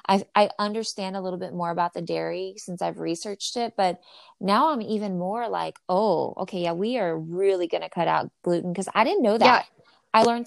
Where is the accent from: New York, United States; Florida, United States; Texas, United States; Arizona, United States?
Texas, United States; Corpus Christi; because I'm from Corpus Christi.